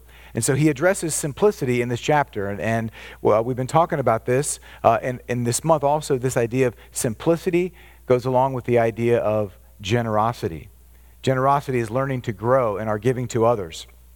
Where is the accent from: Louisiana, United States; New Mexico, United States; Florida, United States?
Florida, United States; Orlando; And as a kid growing up in Orlando, where whenever the space shuttle launched, we literally went outside